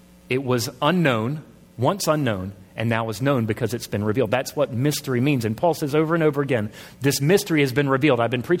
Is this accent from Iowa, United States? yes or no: no; Suffolk, Virginia, United States; and I grew up in Suffolk, Virginia